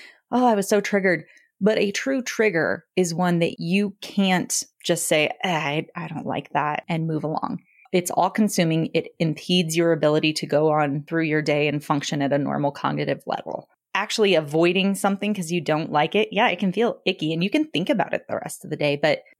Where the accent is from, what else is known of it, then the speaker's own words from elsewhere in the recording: Illinois, United States; now in Colorado, United States; My whole family is from Illinois. I was born in Illinois, grew up on my grandparents' farm there. Like, we have been in Colorado since I was 2 and a half. But when I thought of home, it was Illinois.